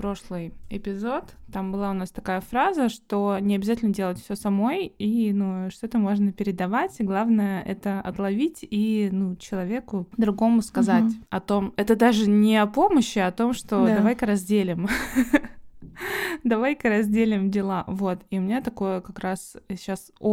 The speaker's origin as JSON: {"language": "Russian", "country": "Montenegro", "said": "я из Черногории, и сегодня я..."}